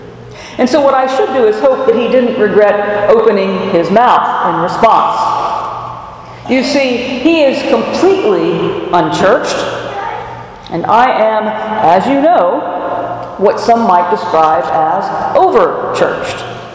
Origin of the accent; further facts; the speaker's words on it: the South, United States; bless your heart, I'm from the South, where even subconsciously one avoids the appearance of unfriendliness.